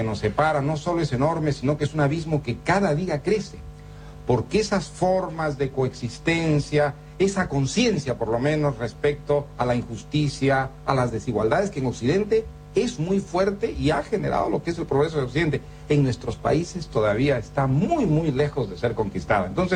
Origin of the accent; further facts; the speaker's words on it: Peru; Yo vengo del Perú